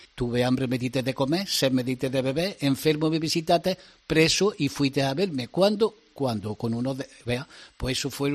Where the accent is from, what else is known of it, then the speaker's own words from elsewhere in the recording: Córdoba, Andalusia, Spain; mira, yo soy de Córdoba, ¿tú de dónde eres?